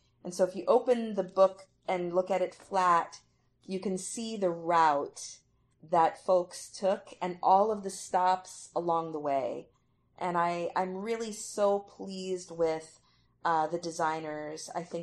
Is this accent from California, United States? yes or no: yes; California, United States; now in New Orleans, United States; growing up in California, I also mispronounced my last name, and when I came to New Orleans, I was corrected by people here.